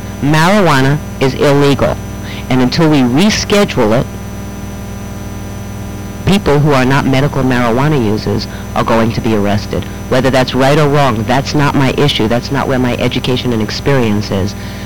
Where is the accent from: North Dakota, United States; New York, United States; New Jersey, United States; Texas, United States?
New York, United States; Bronx; now in Santa Cruz, United States; We live well. I was raised in the South Bronx. You don't want to be homeless in the South Bronx.